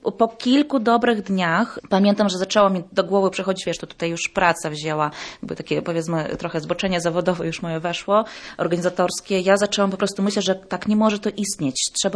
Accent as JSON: {"language": "Polish", "town": "Bila Tserkva", "region": "Kyiv Oblast", "country": "Ukraine", "second_language": "Polish", "moved": "yes", "lives_now": "Poland", "said": "Pochodzę z miasteczka Białocerkiew, które jest miasteczkiem wojskowym."}